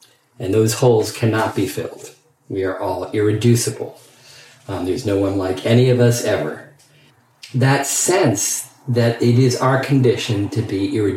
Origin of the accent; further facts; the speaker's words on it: England, United Kingdom; as a gay man growing up in Alan Turing's England, where sexual activity was punishable by chemical castration, that was a plausible fear to have.